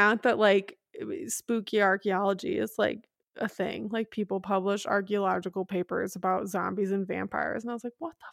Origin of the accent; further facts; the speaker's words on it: Midwest, United States; accent: Midwest; My Midwest accent is fucking it up.